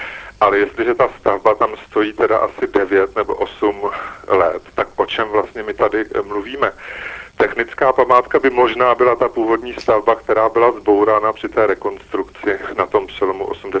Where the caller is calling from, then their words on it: Prague, Czechia; also born or lived in Český Krumlov; Já jsem možná takový trošku netradiční posluchač, že jsem současně z Prahy, ale současně z Českého Krumlova